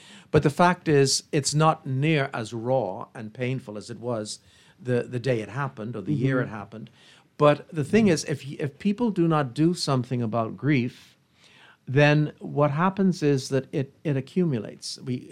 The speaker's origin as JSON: {"language": "English", "country": "Bahamas", "said": "Where the minute people hear, like, I'm from the Bahamas, it's like, oh, you know Pastor Miles Monroe."}